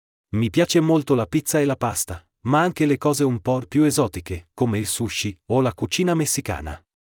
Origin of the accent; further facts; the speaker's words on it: Milan, Lombardy, Italy; born there; now in Rome, Italy; ho 20 anni. Sono nato a Milano, ma adesso vivo a Roma perché studio qui.